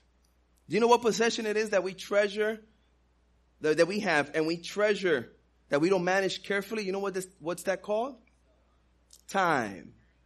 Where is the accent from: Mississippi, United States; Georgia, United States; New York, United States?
New York, United States; New York City; first language Spanish; English is a second language; You know, I grew up in New York City, so I learned Spanish at home, and I learned English on the streets, and I always had a C in English and in reading, and my grammar and all that wasn't that strong